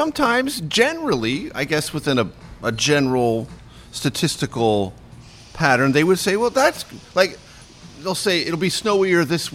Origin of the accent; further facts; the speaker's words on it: New York, United States; I grew up in New York.